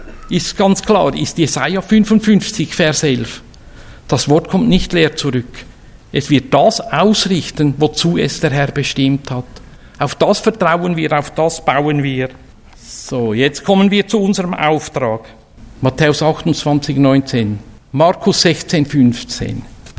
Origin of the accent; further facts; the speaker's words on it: Bern, Switzerland; now in Zürcher Unterland, Switzerland; Und ich komme ja vom Zürich-Unterland. Ich bin jetzt ein stolzer Zürcher-Unterländer. Einmal war ich ein stolzer Berner. Jetzt bin ich ein stolzer Zürcher-Unterländer.